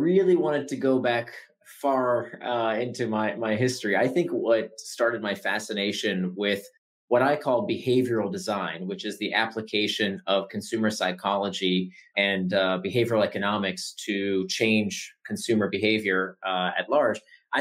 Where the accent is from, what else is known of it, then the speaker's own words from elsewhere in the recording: Florida, United States; You know, I grew up in Central Florida, and in my little condominium complex, we had one pool